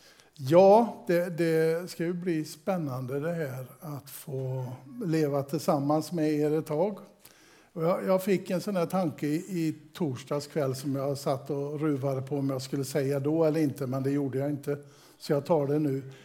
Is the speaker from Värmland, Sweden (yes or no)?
no; Västra Götaland County, Sweden; Är det så att ni inte uppfattar något av det jag säger så kan det också bero på att jag är västgöte.